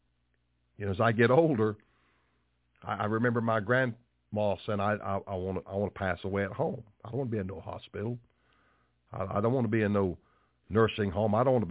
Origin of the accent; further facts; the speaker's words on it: United States; You're an American. I'm an American.